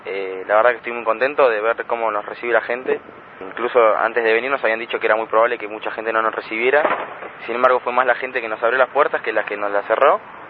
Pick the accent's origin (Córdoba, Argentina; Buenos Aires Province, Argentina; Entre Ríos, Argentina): Buenos Aires Province, Argentina; San Isidro; bueno, también tengo 16 años, vengo de San Isidro.